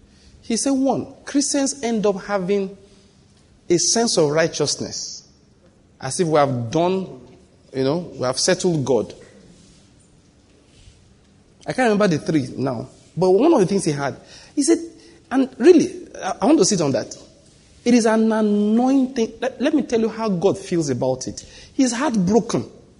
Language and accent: English; Enugu, Enugu State, Nigeria; I'm from Enugu.